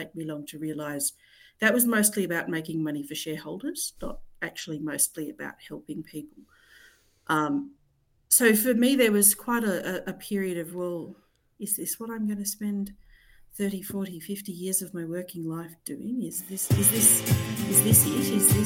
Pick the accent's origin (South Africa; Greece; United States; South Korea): South Africa; Cape Town, Western Cape; now in Australia; I'm originally from Cape Town. Your listeners can't see me, so I'll clarify that I was a white South African.